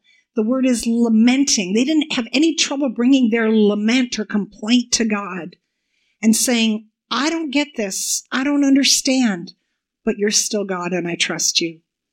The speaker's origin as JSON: {"language": "English", "country": "Canada", "said": "My ancestors made a choice in the 1800s to settle in this new land called Canada. And some of being Canadian makes me who I am today."}